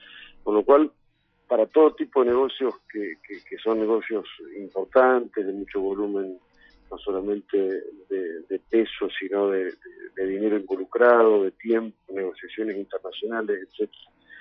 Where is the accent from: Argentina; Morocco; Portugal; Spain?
Argentina; Concepción del Uruguay, Entre Ríos; sobre todo los que somos de Concepción del Uruguay, por nuestro puerto, por nuestra operatoria portuaria